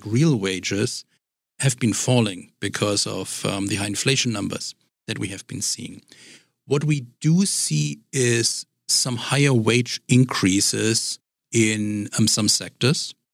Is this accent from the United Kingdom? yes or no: no; Germany; now in United States; my background is in Germany and growing up in Germany